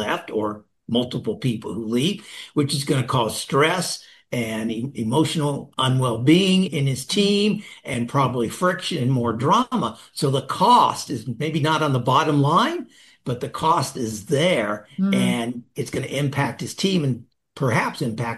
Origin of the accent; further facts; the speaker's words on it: Las Vegas, Nevada, United States; Now, I grew up in Las Vegas, young guy in Las Vegas, a crazy town, and I had a crazy attitude.